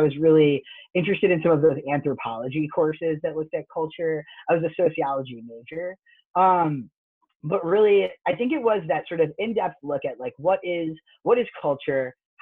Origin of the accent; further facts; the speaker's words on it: New York, United States; Well, I'm originally from New York.